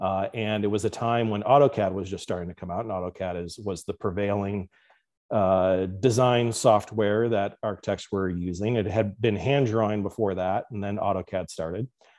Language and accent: English; Chicago, Illinois, United States; now in California, United States; so I'm from Chicago. I grew up in the Northwest suburbs, very near the capital of McMansions in Barrington. Not in Barrington, but next adjacent.